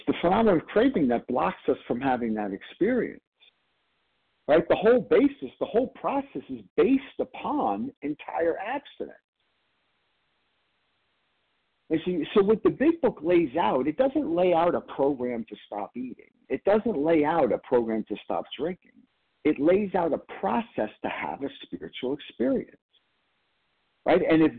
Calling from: Pennsylvania, United States; Good morning, Kelly. I'm calling from Pennsylvania

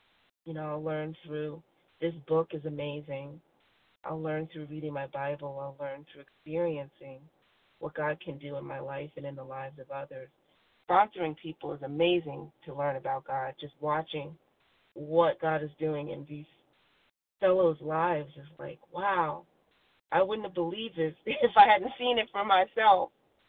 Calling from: Virginia, United States; Virginia.

